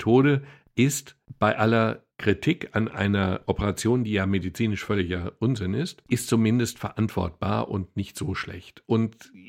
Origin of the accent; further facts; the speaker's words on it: Dortmund, North Rhine-Westphalia, Germany; als Dortmunder ist mir natürlich Jürgen Klopp sehr vertraut